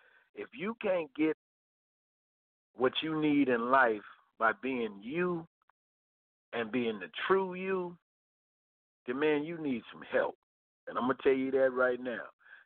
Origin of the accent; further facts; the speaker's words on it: Oak Park, California, United States; because I'm from Oak Park, they ain't going to listen to me